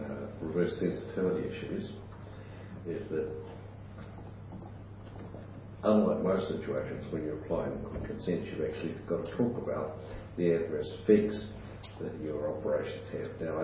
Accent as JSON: {"language": "English", "town": "Invercargill", "region": "Southland", "country": "New Zealand", "tie": "born or raised there", "said": "I can remember growing up in Invercargill, standing at the front door and smelling lawnmill about 10 kilometres away."}